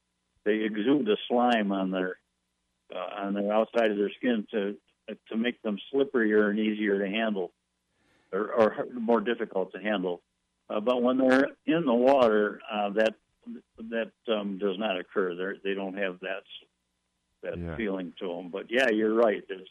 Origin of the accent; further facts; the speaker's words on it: Seabreeze, New York, United States; I have an article about growing up on Arundhati Bay, which is where I grew up in Seabreeze when I was a kid.